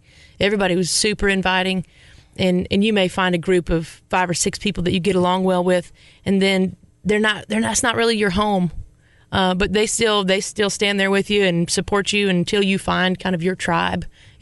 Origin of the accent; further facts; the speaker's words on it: Mammoth Spring, Arkansas, United States; I'm from the Ozark Mountains. I'm from Arkansas.